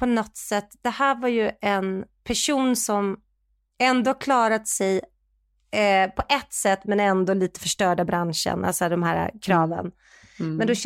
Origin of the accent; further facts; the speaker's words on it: Sweden; Nej men vi var ju så tappade, för vi är ju svenskar. Vi fattar ju inte att man kan sitta öppet och röka på en konsert.